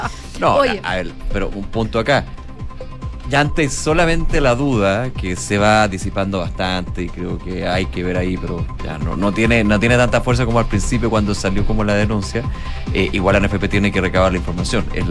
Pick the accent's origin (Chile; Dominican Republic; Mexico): Chile; Chile llegó, nosotros como selección chilena no llegamos al Mundial porque se perdió en cancha, y eso es un tema.